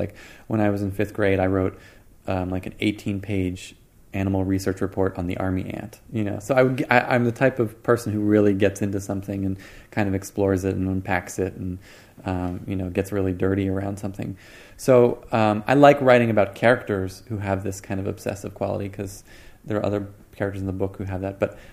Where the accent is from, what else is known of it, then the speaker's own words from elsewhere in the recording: Boston, Massachusetts, United States; now in New York, United States; I'm an East Coast boy. You know, I grew up in Boston. I live in New York.